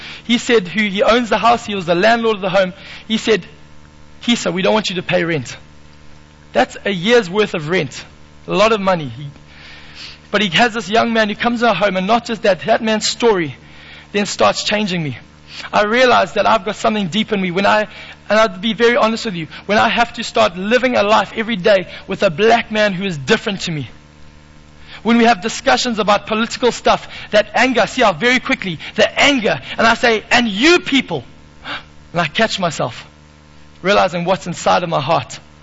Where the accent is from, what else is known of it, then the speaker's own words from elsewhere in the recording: Zimbabwe; I'm from Zimbabwe.